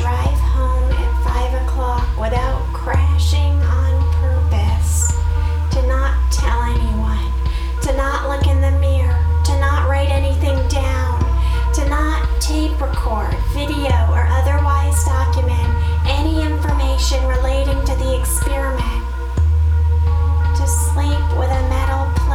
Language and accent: English; Salina, Kansas, United States; I come from Salina, Kansas. I work at Magnum's and I live here.